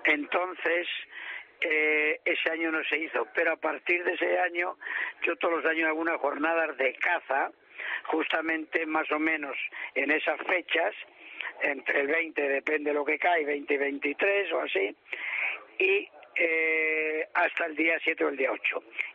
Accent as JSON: {"language": "Spanish", "town": "Ávila", "region": "Castile and León", "country": "Spain", "said": "hay buena carne de Ávila, hay la ternera de Ávila. Pues no confundamos, yo que soy un apasionado de mi tierra"}